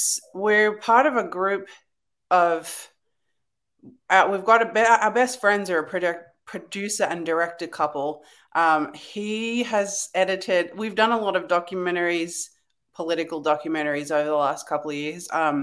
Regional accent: Australia; I grew up in Australia

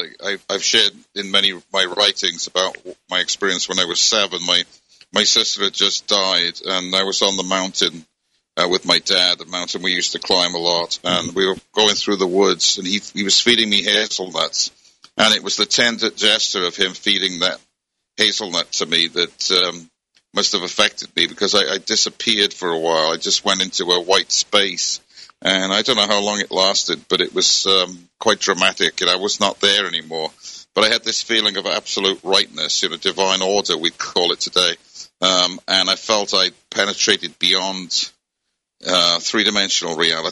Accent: Wales, United Kingdom; the prayers were often done in Welsh as well as English, because I grew up in Wales.

